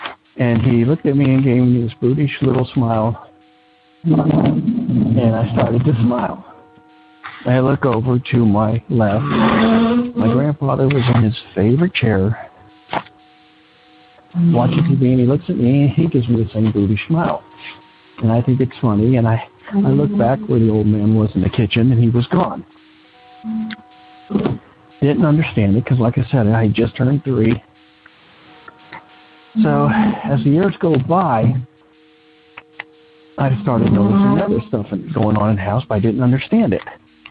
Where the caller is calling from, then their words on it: Cincinnati, Ohio, United States; I'm calling from Cincinnati, Ohio.